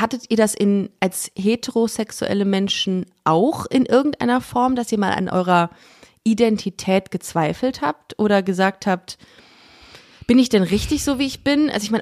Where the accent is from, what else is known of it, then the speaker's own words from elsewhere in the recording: Düsseldorf, North Rhine-Westphalia, Germany; now in Cologne, Germany; auf jeden Fall aus Düsseldorf und bin jetzt nach Köln gezogen vor 6 Jahren, glaube ich, und verschweige aber meine Identität hier in Köln. Also, dass ich quasi aus Düsseldorf komme.